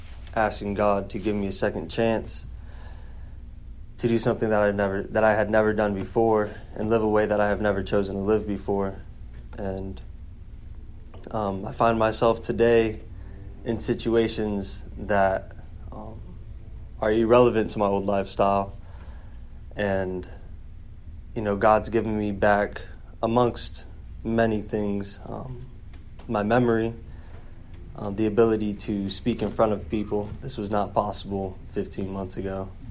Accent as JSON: {"language": "English", "town": "Naples", "region": "Florida", "country": "United States", "tie": "born there", "also_born_or_lived": "New York", "said": "Good evening. … I am 21. I was born in Naples, Florida. Did a lot of moving around. Got a big family. Separated from that family. Did some growing up in New York."}